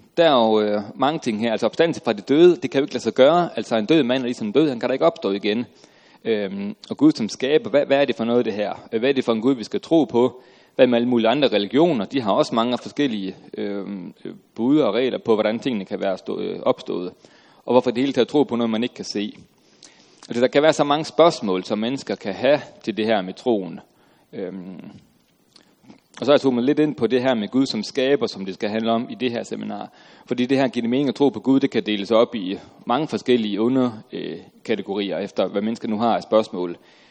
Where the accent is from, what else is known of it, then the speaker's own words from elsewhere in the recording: Aalborg, North Denmark Region, Denmark; Jeg kommer fra Aalborg.